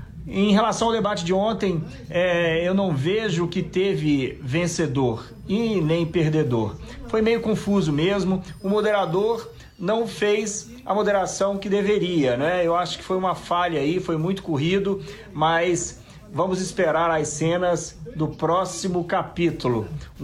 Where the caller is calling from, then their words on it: Florida, United States; Eu sou aqui do estado da Flórida